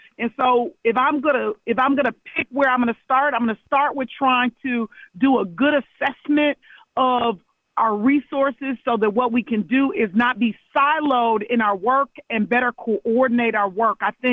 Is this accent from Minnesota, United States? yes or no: no; Milwaukee, Wisconsin, United States; Born and raised in Milwaukee, live on the block I grew up on 15th and Capitol.